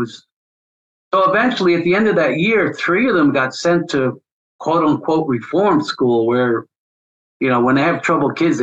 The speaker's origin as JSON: {"language": "English", "town": "New York City", "region": "New York", "country": "United States", "tie": "born or raised there", "said": "growing up in Metro New York City, I thought the whole world was like that because that was where I was born."}